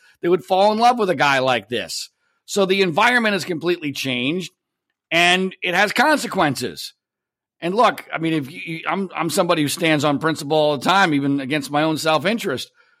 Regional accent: United States; It was an embarrassment to the country. It was horrifying to watch. I was embarrassed as an American.

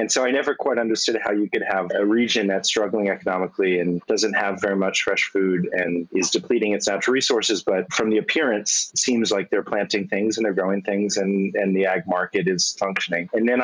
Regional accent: Washington, District of Columbia, United States; I grew up in Washington, D.C., in a city. You know, my mom left the farm.

